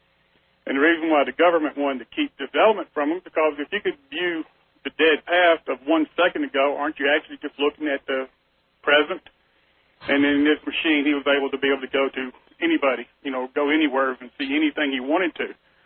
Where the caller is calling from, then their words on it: Montgomery, Alabama, United States; I'm calling from Montgomery, Alabama.